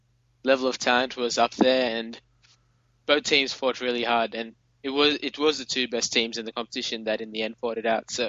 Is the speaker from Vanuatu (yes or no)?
no; Australia; until I reminded myself I'm Australian.